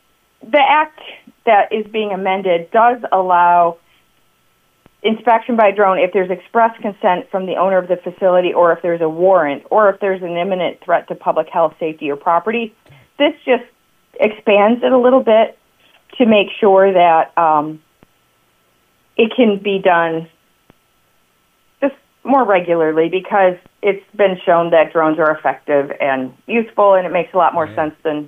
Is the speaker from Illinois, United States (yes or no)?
no; Port Huron, Michigan, United States; And I grew up in Port Huron and then worked in St. Clair County for a while as an adult.